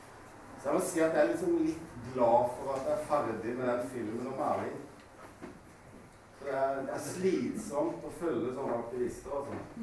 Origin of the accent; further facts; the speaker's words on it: Grimstad, Agder, Norway; Jeg kommer fra Grimstad og har vokst opp med hvite trehus i en del år.